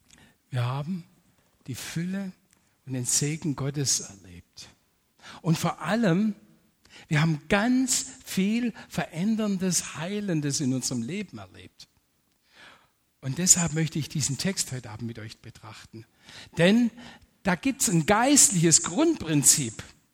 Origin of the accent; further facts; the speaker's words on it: Baden-Württemberg, Germany; Wir kommen ja aus dem Baden-Württemberger Raum